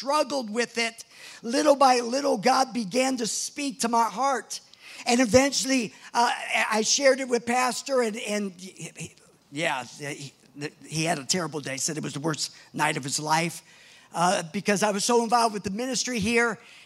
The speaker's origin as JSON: {"language": "English", "country": "United States", "said": "I'm an American. This is just not American, you know."}